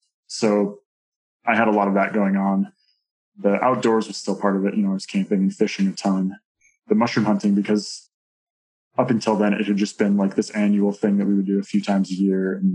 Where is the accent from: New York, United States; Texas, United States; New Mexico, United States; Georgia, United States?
New Mexico, United States; Santa Fe; Like you said, I grew up in Santa Fe. I think it is the highest state capital in the U.S. So you get a lot of mountains, forests, conifer forests in the area.